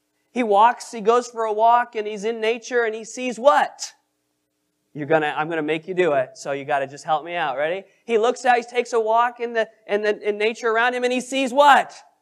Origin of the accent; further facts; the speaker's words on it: Reedsboro, Vermont, United States; But I remember growing up in Reedsboro, Vermont. Aren't no streetlights in them parts there.